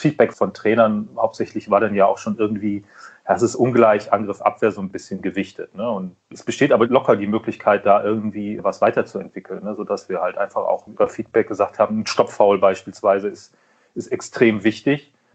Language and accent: German; Kiel, Schleswig-Holstein, Germany; born there; Und ich bin gebürtiger Kieler, dann liegt der THW nahe.